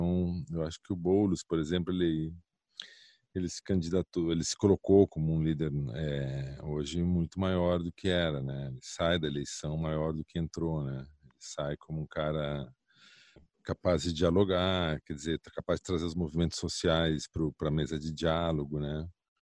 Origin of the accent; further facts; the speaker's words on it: Brazil; Como brasileiros, assim, é o que a gente tem.